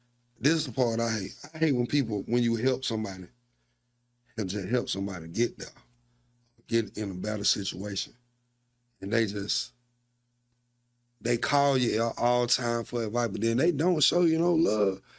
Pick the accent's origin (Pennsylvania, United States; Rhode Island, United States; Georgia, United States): Georgia, United States; Atlanta; I mean, I'm from Atlanta, baby. We got the gift of gab.